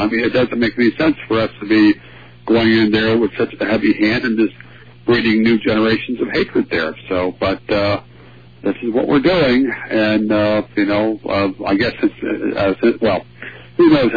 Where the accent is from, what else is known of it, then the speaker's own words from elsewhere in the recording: Virginia, United States; even though he was born in my home state of Virginia.